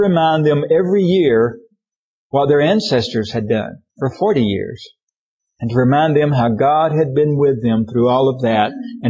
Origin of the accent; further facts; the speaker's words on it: Texas, United States; Where I grew up in East Texas, we called them brush arbors